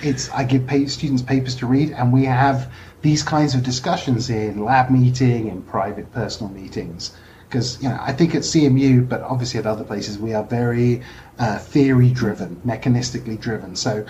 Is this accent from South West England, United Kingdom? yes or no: no; London, United Kingdom; So I grew up in London, North London.